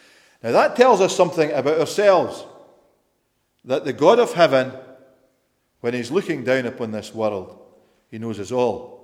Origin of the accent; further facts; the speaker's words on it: Scotland, United Kingdom; knowing being a Scotsman, I'm quite happy to see £5 notes